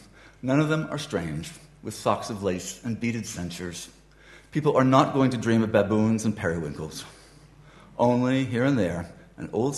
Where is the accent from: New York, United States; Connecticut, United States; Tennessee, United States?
Tennessee, United States; born there; I was born in East Tennessee, a Protestant family.